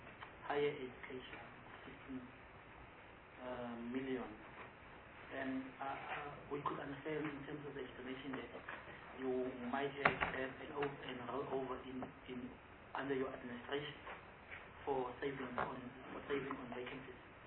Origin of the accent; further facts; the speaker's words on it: Free State, South Africa; From the area where I come from, I'm from the Free State, there's a lot of eviction.